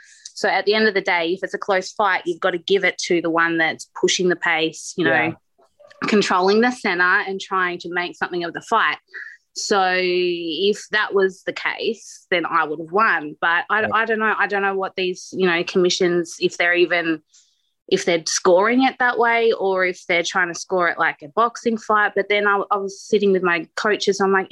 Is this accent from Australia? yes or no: yes; Australia; And I'm like, I'm Australian. You don't talk about someone's kids.